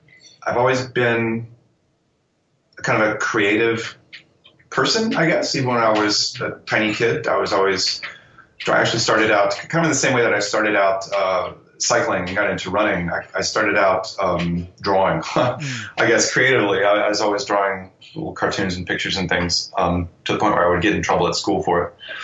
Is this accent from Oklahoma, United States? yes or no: no; Ohio, United States; returning to my hometown, this small town in South Central Ohio, pretty rural place.